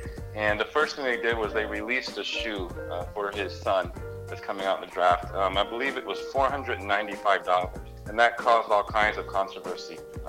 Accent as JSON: {"language": "English", "region": "East Coast", "country": "United States", "tie": "born or raised there", "lives_now": "Portland, United States", "said": "Well, growing up in the East Coast, I still keep an eye on the Charlotte Hornets."}